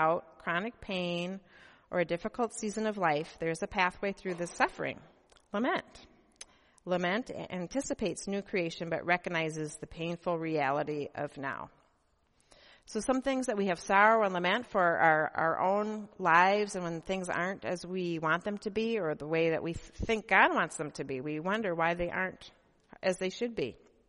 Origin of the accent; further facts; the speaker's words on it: Minnesota, United States; moved away as an adult; now in Grand Rapids, United States; Michigan is a great place, but I grew up in Minnesota, so it's been difficult for me to move to Michigan, and I've had a lot of homesickness.